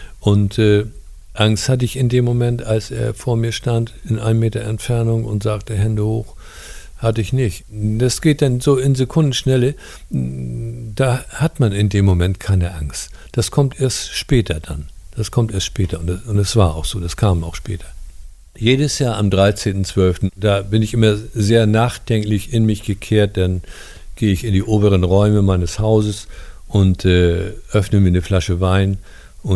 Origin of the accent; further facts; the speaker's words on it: North Sea coast, Germany; Nach meiner Pensionierung im September 2007 bin ich wieder in meine alte Heimat zurückgegangen. Es ist direkt an der Nordseeküste. Ich liebe diese Gegend hier.